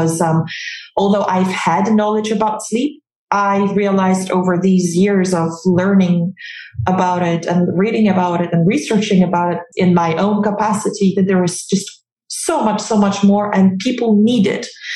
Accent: Poland; now in Bermuda; Originally, I come from Poland, but I moved to Bermuda now, probably 14 or 15 years ago.

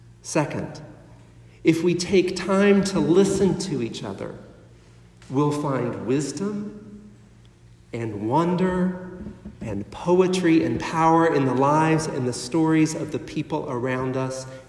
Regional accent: Alabama, United States; I could come and say, hey, I'm from Alabama.

